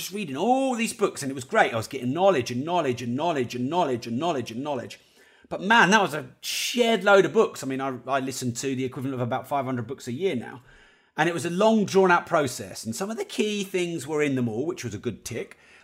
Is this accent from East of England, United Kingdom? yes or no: yes; Peterborough, East of England, United Kingdom; forgive me if my pronunciation is terrible. I am from Peterborough after all.